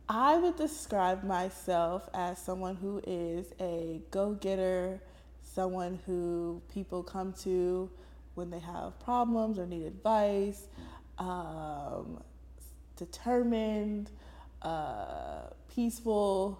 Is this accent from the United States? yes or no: yes; Seattle, Washington, United States; I am from Seattle, born and raised.